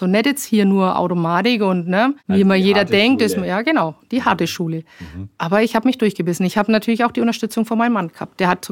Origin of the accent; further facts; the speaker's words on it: Nuremberg, Bavaria, Germany; ich bin Nürnbergerin